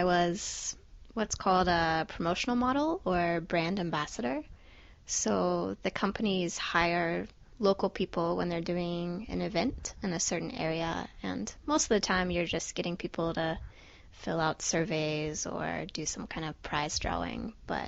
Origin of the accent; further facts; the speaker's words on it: North Carolina, United States; I'm from North Carolina in the States, and there you're legally able to work at the age of 14.